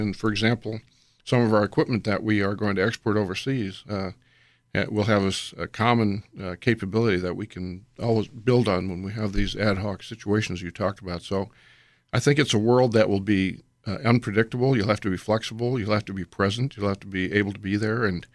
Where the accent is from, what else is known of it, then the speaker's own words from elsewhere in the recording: United States; this is not because I'm an American